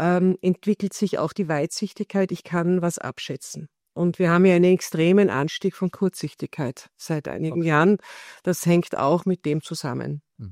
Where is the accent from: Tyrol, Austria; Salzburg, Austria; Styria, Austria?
Salzburg, Austria; ich bin ja auch aus Land Salzburg, meine Kindheit war auch sehr dörflich